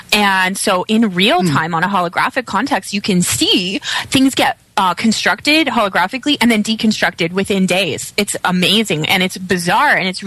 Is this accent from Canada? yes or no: yes; Canada; now in United States; And I've been here in the United States for 2 years. And it's taken, as a Canadian